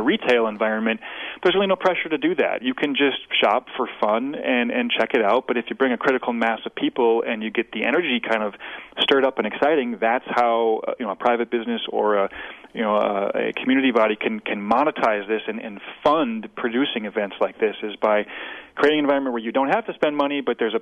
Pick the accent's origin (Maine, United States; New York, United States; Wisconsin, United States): Wisconsin, United States; We're from Wisconsin. We live here.